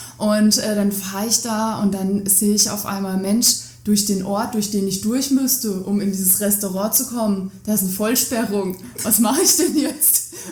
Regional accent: Baden-Württemberg, Germany; ich bin in der Ortenau groß geworden, da gehört das dann auch irgendwo dazu.

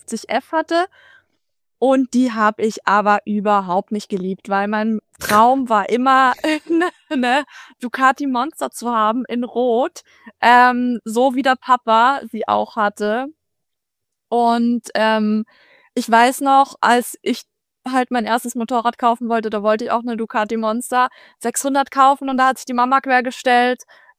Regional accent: Vienna, Austria; ich bin schon in Wien geboren und aufgewachsen. Mhm. Und der Wiener Akzent, der kam bei mir nie.

